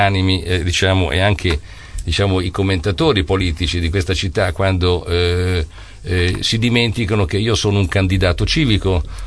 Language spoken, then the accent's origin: Italian; Bologna, Emilia-Romagna, Italy; io sono un bolognese e voglio vincere con Bologna